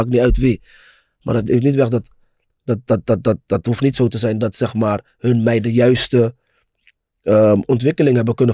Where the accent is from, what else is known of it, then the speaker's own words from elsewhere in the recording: Rotterdam, South Holland, Netherlands; ik kom uit de Gelder, man. Ik kom uit Rotterdam-West, Mauritsstraat. Broer, ik woonde naast Pauluskerk.